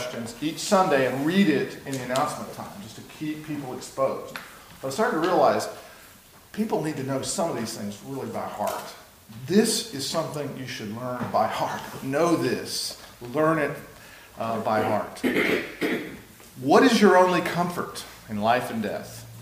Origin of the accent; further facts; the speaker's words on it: Mississippi, United States; born there; also born or lived in Laurel / Florida; now in Lancaster, United States; I was born in Mississippi and ministered as a pastor for about 7 or 8 years down in Laurel before moving to Florida and then ultimately to Lancaster, Pennsylvania, where I now reside.